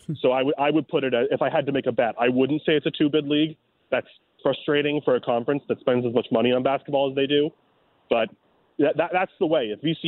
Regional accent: Toronto, Ontario, Canada; the Blue Jays, my hometown Blue Jays.

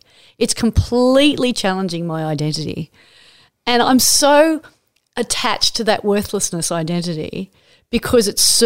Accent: Manly, New South Wales, Australia; Fortunately, growing up in Manly fortified my resolve to fight that battle.

